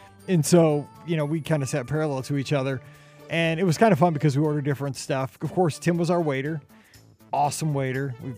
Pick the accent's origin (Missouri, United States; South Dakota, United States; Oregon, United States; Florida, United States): Missouri, United States; I'm just saying I'm not good at art. I'm from Missouri.